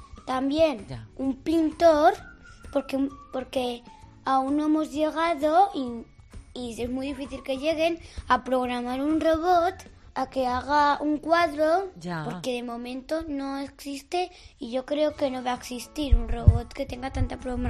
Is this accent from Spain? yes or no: yes; Ainzón, Aragon, Spain; Se cerró la última fábrica de Aragón, de Ainzón, mi pueblo